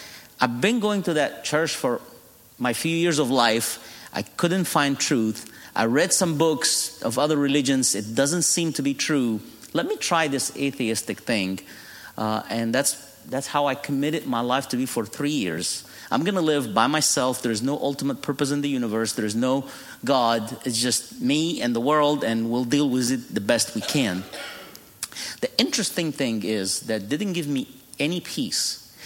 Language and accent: English; Cairo, Cairo Governorate, Egypt; English is a second language; I was born and raised in Cairo, Egypt.